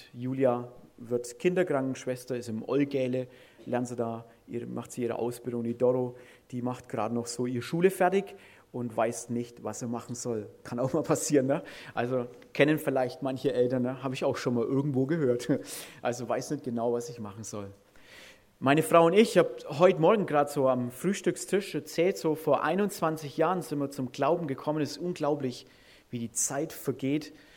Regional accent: Bavaria, Germany; ich komme aus Franken, so ist das.

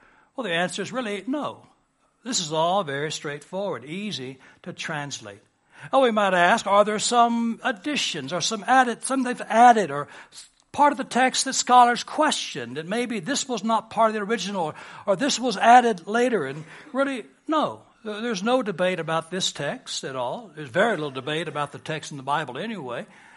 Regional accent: Dallas, Texas, United States; Growing up in Dallas, Texas, my church was downtown, so I saw big buildings being built quite often.

